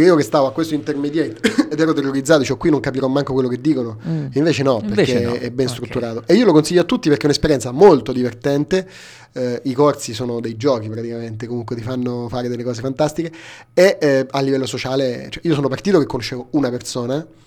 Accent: Belfast, Northern Ireland, United Kingdom; come io sono da Belfast, per capire un po' anche la storia.

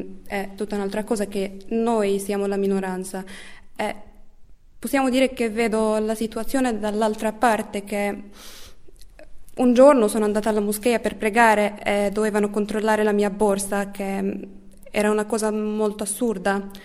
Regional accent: Cairo, Cairo Governorate, Egypt; Italian is a second language; now in Italy; ho studiato l'italiano in Egitto per 5 anni, diciamo.

